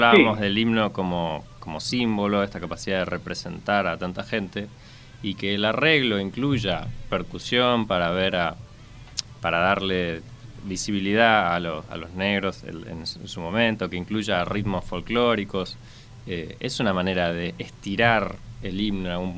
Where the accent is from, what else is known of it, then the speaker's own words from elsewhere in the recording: Argentina; como músico y como argentino también